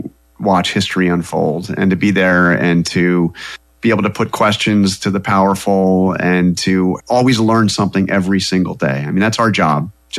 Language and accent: English; United States; I'm an American.